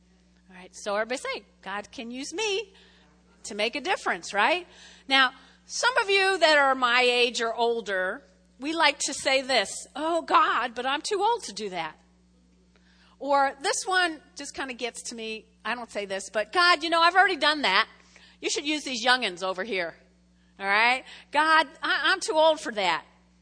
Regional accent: New York, United States; I'm from New York, you know, New York area.

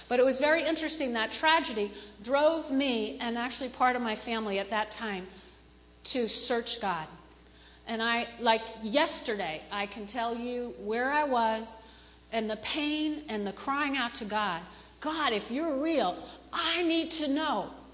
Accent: New Jersey, United States; also born or lived in Brooklyn; Most of you know I was raised in North Jersey. Born in Brooklyn. Yay! Raised in North Jersey.

